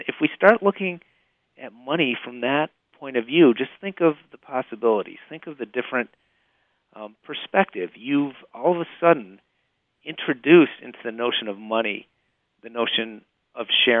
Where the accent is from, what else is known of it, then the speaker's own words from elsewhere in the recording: United States; now in Montreal, Canada; although I live in Montreal, I'm an American as well